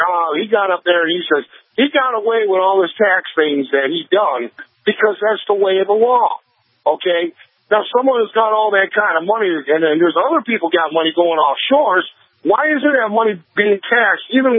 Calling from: South Carolina, United States; Me, I'm calling between Myrtle Beach and Florence.

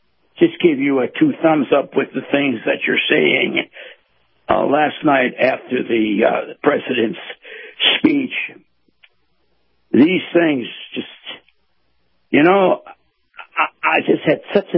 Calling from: Bradenton, Florida, United States; I'm calling from Bradenton.

